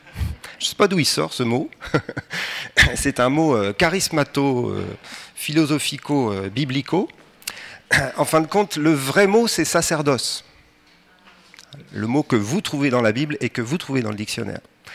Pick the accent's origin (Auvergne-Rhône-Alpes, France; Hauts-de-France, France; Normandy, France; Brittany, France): Normandy, France; also born or lived in Paris; now in Toulouse, France; Moi, je suis originaire de Normandie.